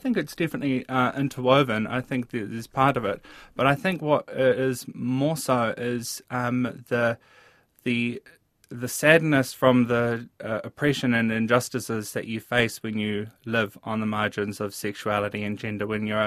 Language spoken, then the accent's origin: English; Dunedin, Otago, New Zealand; also born or lived in Wanaka; I grew up in Dunedin and Wanaka. I'm an Otago girl.